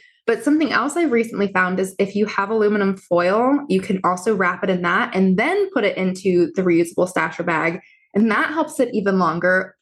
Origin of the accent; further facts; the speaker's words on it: Midwest, United States; And it's just something like I'm from the Midwest and it's not something that we had on our plate.